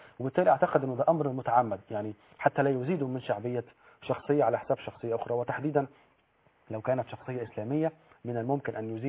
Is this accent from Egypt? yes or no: yes; Egypt; ولكن أنا طبعا كمصري بحب تراب هذا الوطن